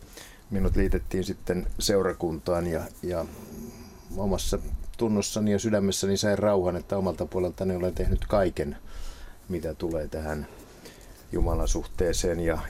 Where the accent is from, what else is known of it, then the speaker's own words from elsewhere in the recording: Helsinki, Uusimaa, Finland; olen täältä Helsingistä kotoisin. Olen täällä syntynyt, niin kuin isänikin on syntynyt ja täällä kouluni käynyt.